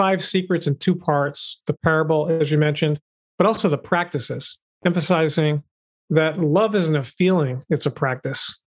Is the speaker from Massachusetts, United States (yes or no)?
yes; Massachusetts, United States; She joined us today from my home state of Massachusetts